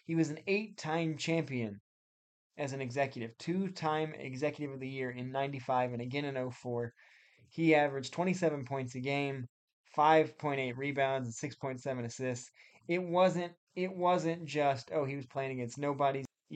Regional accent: Alabama, United States; which is special for me and my family, because we are from Alabama.

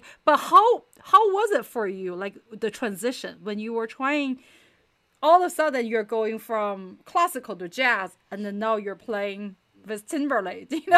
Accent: China; English is a second language; so for me, you know, I grew up in China, so originally

